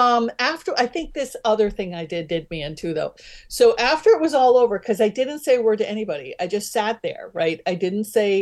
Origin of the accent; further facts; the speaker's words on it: Pennsylvania, United States; these big names that come to town, I'm from Pennsylvania.